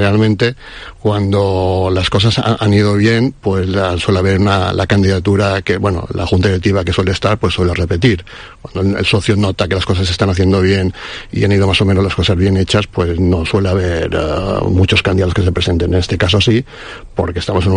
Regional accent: Santa Catalina, Balearic Islands, Spain; born there; yo nací en Santa Catalina, mi relación con el Club Náutico es muy estrecha

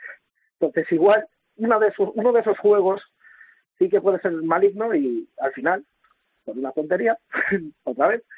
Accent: Galicia, Spain; ¿Cómo se nota que soy gallego, verdad?

